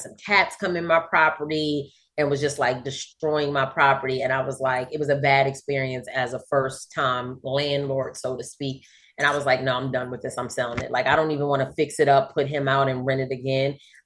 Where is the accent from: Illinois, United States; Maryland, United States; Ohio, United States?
Maryland, United States; because my salon was in Maryland. I'm from Maryland.